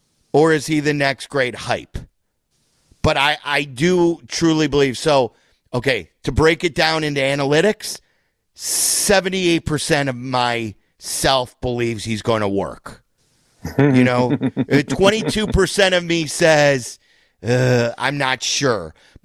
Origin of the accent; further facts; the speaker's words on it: Chicago, Illinois, United States; We were just talking about, you know, being a Chicagoan.